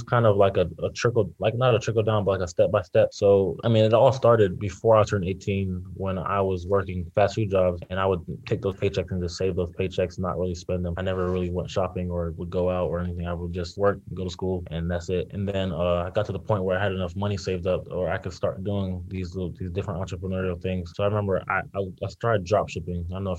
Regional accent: Raleigh, North Carolina, United States; also born or lived in Boston; now in Greensboro, United States; I'm actually from Raleigh, North Carolina. I was born in Boston, but raised in Raleigh. And then now I'm in Greensboro for college.

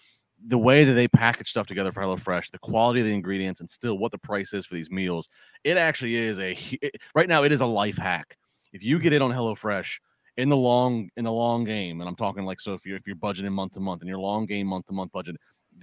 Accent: Maryland, United States; You know, I grew up in the Chesapeake Bay in Maryland. I'm huge on seafood.

